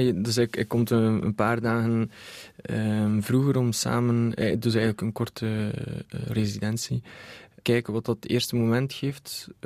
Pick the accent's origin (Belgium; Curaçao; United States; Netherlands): Belgium; Ghent, East Flanders; Maar ik ben ook van Gent